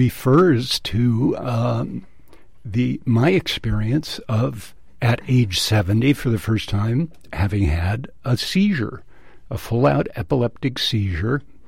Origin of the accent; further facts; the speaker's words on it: West Coast, United States; everyone thinks I'm from New York, but no, I'm a West Coast guy.